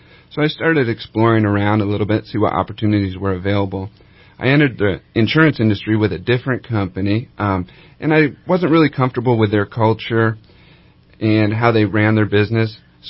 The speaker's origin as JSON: {"language": "English", "town": "San Francisco", "region": "California", "country": "United States", "tie": "born or raised there", "lives_now": "Reading, United States", "said": "No, that's right. I've been in Reading since 2004. I grew up in San Francisco. I joined the military in 1999 and did 5 years."}